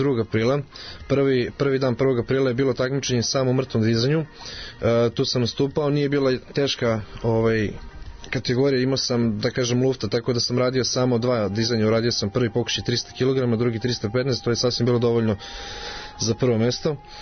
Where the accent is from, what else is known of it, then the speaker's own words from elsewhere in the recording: Belgrade, Serbia; Tako je, sa Zvezdare smo najveći.